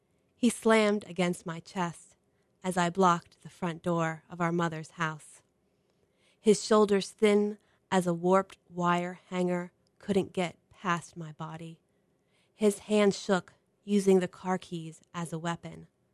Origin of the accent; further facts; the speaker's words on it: Williamsport, Pennsylvania, United States; I'm originally from Williamsport, Pennsylvania, which is middle of the state, and it's a pretty small town, and most of my family still lives there.